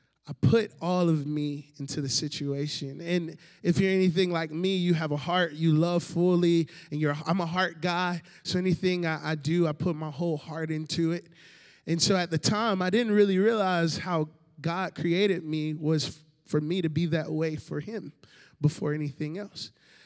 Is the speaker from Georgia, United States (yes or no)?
yes; Jonesboro, Georgia, United States; I am from Georgia, born and raised south of Atlanta. I see a hand up in the back. She's like, Georgia, yes. And so Jonesboro is the city I was raised in, Riverdale, Jonesboro, Clayton County area.